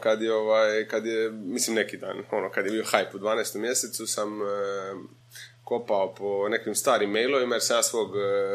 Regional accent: Dubrovnik, Dubrovnik-Neretva County, Croatia; now in Zagreb, Croatia; dakle ja sam iz Dubrovnika, izvorno, mislim, sad sam već u Zagrebu gotovo isto koliko u Dubrovniku

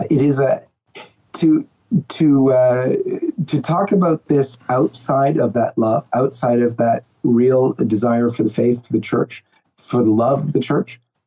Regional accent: Canada; I'm a Canadian, so maybe I'm a little bit more reserved.

